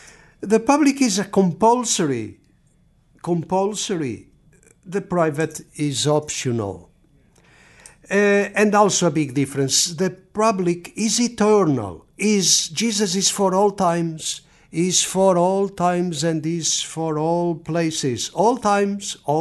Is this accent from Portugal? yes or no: yes; Fatima, Centro, Portugal; You know, I was from Portugal and Fatima, I had grown up in Fatima.